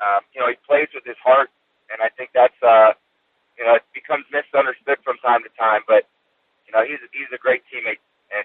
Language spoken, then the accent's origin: English; California, United States; now in Boston, United States; We're building a house in L.A. really to be close to my son. And, I'm from California, too.